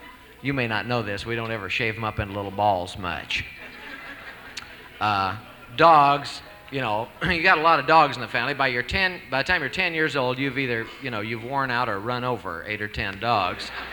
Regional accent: Salem, Missouri, United States; because we came straight from Salem, Missouri, and came out here

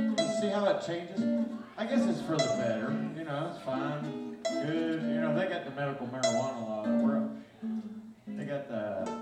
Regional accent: Arkansas, United States; Well, we're from Arkansas

